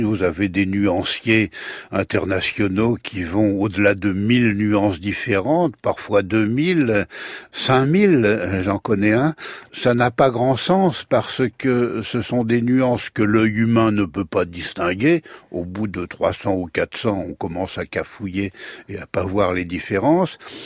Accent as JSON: {"language": "French", "region": "Brittany", "country": "France", "said": "moi je suis breton"}